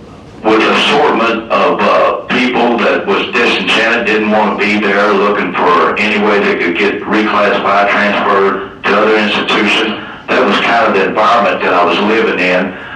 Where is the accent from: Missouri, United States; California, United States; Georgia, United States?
Missouri, United States; I'm from the Midwest. I'm from Missouri.